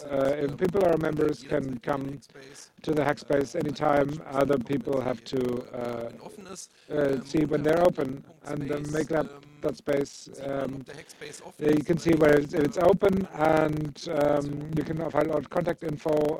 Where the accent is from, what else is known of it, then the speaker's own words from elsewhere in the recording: Fulda, Hesse, Germany; I'm from Fulda, and if you want to know where Fulda is, you walked, drove through by car or by train.